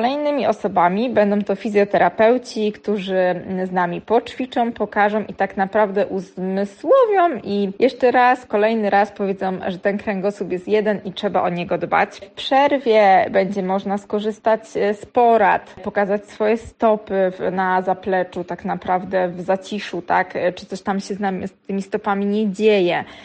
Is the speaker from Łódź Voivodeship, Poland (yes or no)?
yes; Złoczew, Łódź Voivodeship, Poland; a że pochodzę ze Złoczewa i mam sentyment do tego miasta, ponieważ nadal mieszkają tam moi rodzice